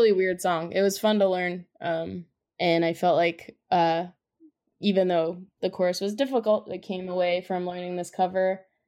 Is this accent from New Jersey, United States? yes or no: yes; New Jersey, United States; I mean, we're from New Jersey, so it's pretty hard to grow up.